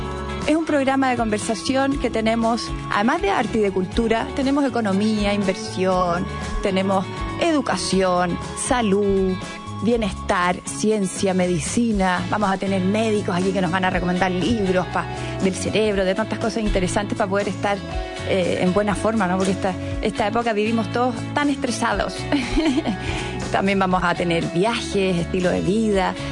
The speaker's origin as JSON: {"language": "Spanish", "country": "Chile", "moved": "yes", "lives_now": "Spain", "said": "llevo 20 años aquí, llevo 21 años aquí en España, mi marido es español, yo soy chilena"}